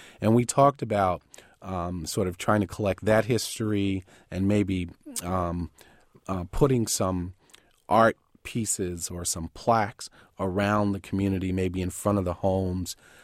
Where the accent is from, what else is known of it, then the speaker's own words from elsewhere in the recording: Brooklyn, New York, United States; So I'm a Brooklyn boy. I grew up in Bed-Stuy, Flatbush, Brownsville. Went to school in Brooklyn Heights.